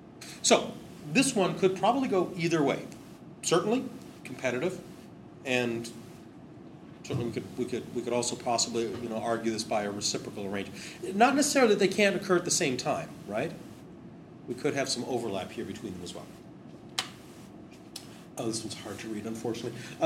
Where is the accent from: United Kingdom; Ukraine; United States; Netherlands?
United Kingdom; Manchester, North West England; I mean, I'm from Manchester, really, but that's not quite going to work.